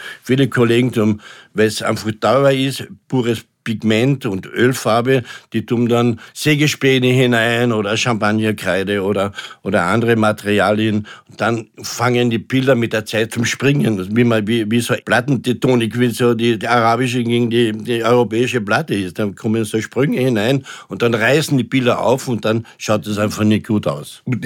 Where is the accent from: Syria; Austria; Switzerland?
Austria; Carinthia; wenn wir nach Kärnten gehen, ich bin ja Kärntner